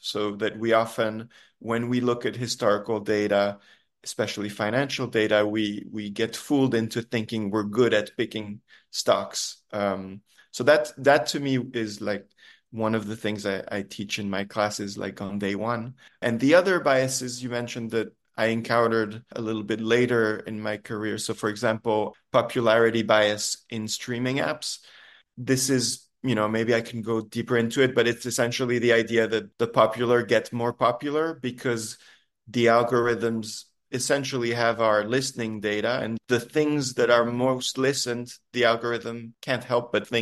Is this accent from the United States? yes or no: no; Switzerland; I got a PhD in math and I come from Switzerland